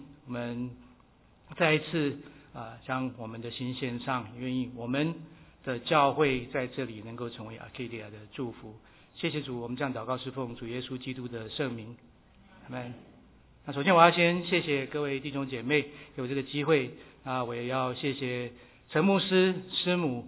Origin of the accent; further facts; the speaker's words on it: Keelung, Taiwan; born there; 我出生是在台湾的基隆。基隆暖暖那各位如果有住过台湾知道暖暖是很多雨的地方。 但是我四岁的时候，随着我们的家庭搬到高雄去。